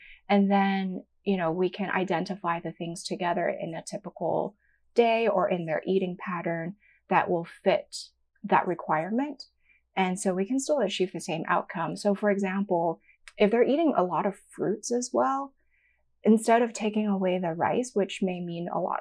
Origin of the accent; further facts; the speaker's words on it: Hong Kong; I grew up in Hong Kong, and there are these delicious custardy egg tarts.